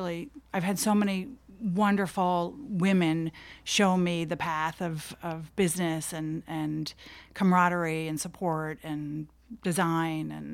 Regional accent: Brooklyn, New York, United States; So I grew up in Park Slope, Brooklyn, back when Brooklyn was a little bit different than it is today.

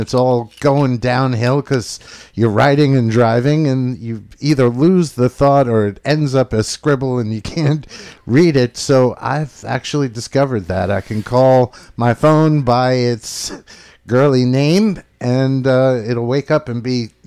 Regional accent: Phoenicia, New York, United States; This is a gig that I could walk to, so I'm really looking forward to that. Phoenicia's my hometown.

